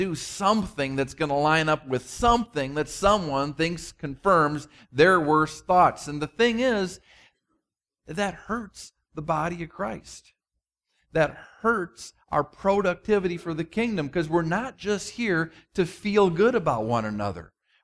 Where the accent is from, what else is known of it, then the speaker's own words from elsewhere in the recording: Minnesota, United States; I'm a Minnesota kid. You've gotten to know that, if nothing else, about me. And besides growing up in the Midwest, I grew up with a German mother and a half Danish father.